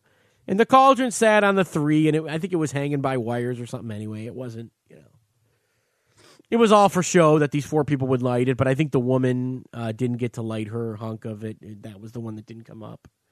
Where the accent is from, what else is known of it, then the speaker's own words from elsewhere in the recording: United States; I'm an American. I like America. I'm proud of our country.